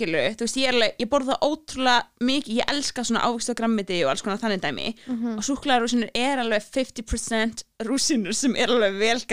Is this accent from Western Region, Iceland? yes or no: yes; Grundarfjörður, Western Region, Iceland; ég ólst upp á Grundafirði sem á Snæfellsnesi og ég bara í alveg einn flottasti staðar á Íslandi og svona bara mjög fallegt